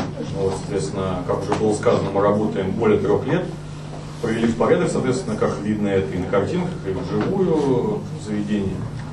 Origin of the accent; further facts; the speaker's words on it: Moscow, Russia; я вырос, родился в Лефортово